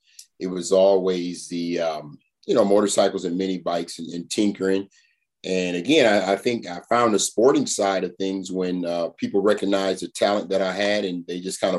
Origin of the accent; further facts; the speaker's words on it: Toledo, Ohio, United States; Yeah, I grew up in Toledo, Ohio, man, before I went off to Columbus, Ohio to go to Ohio State University.